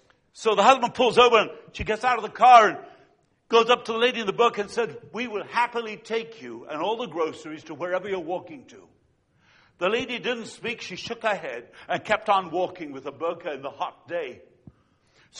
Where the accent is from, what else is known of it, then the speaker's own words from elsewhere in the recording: Uruguay; born there; English is a second language; It's a Scottish name, even though I was born in Uruguay, Latin America, to Argentine parents.